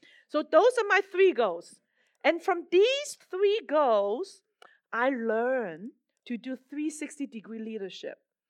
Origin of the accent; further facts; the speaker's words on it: Hong Kong; I was born in Hong Kong, came from Hong Kong.